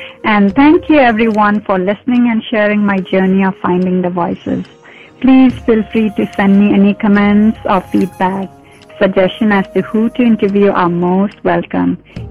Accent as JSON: {"language": "English", "region": "Manipur", "country": "India", "tie": "born or raised there", "said": "growing up in Manipur, most of us, I myself, have got like a lot of spanking from my dad."}